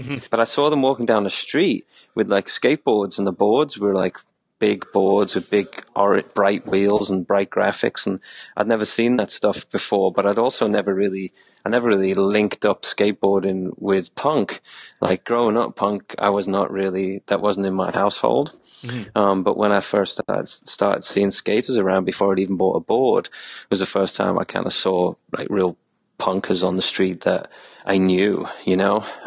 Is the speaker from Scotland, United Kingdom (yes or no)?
no; Liverpool, North West England, United Kingdom; Well, I mean, I grew up in Liverpool, right? And I grew up playing soccer, playing football.